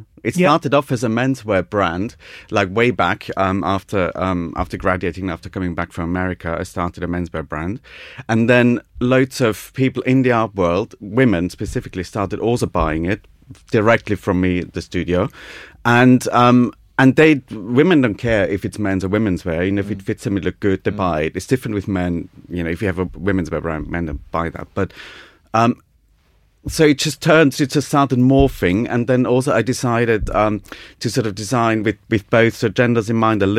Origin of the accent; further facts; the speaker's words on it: United Kingdom; I'm a British student, so I obviously know what I'm doing. So this is a very new thing for them. Everyone else was Italian.